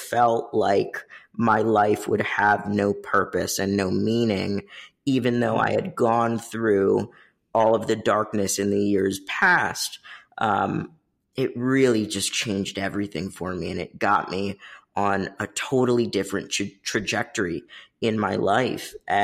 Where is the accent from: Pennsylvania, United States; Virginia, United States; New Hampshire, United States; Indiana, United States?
Virginia, United States; Richmond; moved away as an adult; Yeah, in Richmond, Virginia. So lived there all my life up until I was 19.